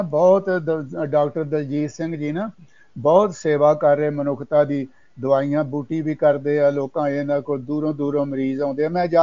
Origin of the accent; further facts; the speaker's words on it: Punjab, India; ਮਹਿਤਾ ਚੌਂਕ ਤੋਂ 4 ਕਿਲੋਮੀਟਰ ਤੇ ਹੈ ਨਾ ਅੰਮ੍ਰਿਤਸਰ ਨੂੰ ਮੇਰਾ